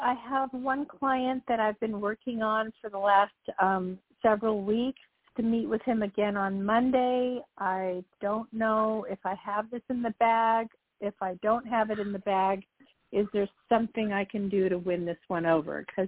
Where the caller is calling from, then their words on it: Burbank, California, United States; I'm calling from Los Angeles, and it's going to be over 100 here, too.